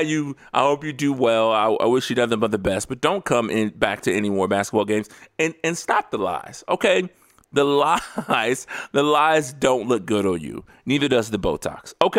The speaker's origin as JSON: {"language": "English", "town": "Indianapolis", "region": "Indiana", "country": "United States", "said": "See, I'm from Indianapolis, right? I'm a Pacers fan."}